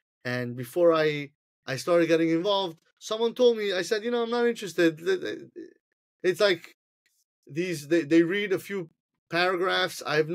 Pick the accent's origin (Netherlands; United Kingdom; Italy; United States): Italy; English is a second language; growing up in Italy